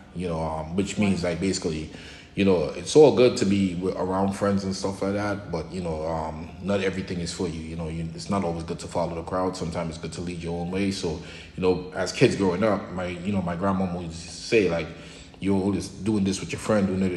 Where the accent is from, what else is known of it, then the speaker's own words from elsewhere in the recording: Trinidad & Tobago; also born or lived in Brooklyn, New York; now in New Jersey, United States; From Trinidad and Tobago. I resided in Brooklyn, New York, and now I'm here in New Jersey.